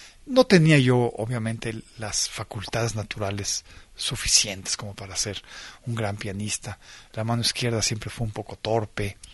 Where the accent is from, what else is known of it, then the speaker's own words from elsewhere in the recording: Mexico City, Mexico; Yo nací en México, en la capital de México, y siempre he vivido en México. Aquí tengo mi familia, aquí nació mi hija, aquí estudié toda la preparación académica, y aquí comencé a estudiar la carrera de músico también, en el conservatorio.